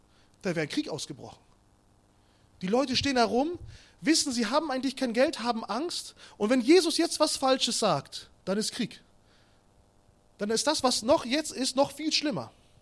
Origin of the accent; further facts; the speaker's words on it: Kazakhstan; Ich komme ja ursprünglich aus Kasachstan